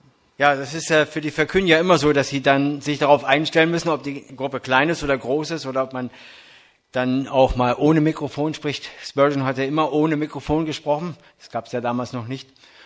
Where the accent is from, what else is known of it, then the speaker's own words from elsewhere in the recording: Berlin, Germany; accent: Berlin; Ich stamme ursprünglich aus Berlin, deswegen meinen Akzent können wir vielleicht ein bisschen raushören, obwohl ich eigentlich hochdeutsch erzogen worden bin.